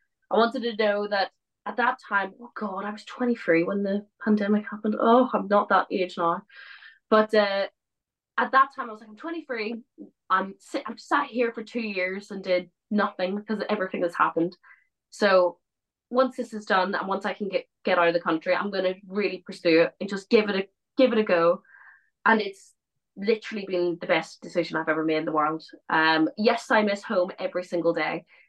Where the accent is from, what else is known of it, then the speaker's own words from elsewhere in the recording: Ireland; moved away as an adult; now in United Kingdom; I'm Irish through and through.